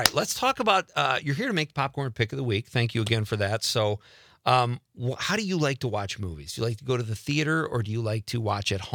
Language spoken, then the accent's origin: English; Chicago, Illinois, United States; I like tamales that are where I grew up in Chicago.